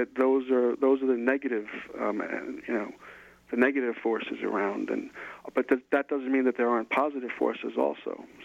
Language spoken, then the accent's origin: English; New York City, New York, United States; I grew up in and around New York City, I always went there